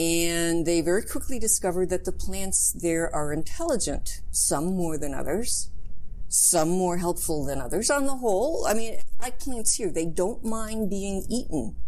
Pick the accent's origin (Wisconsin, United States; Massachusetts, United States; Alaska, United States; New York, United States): Wisconsin, United States; Milwaukee; Well, I'm originally from Milwaukee